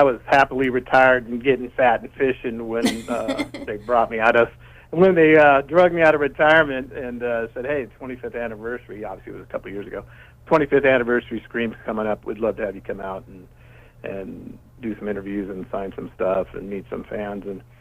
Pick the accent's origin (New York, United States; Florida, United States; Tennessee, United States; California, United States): Tennessee, United States; Yeah, I mean, I'm a Southern boy. I grew up there in Tennessee.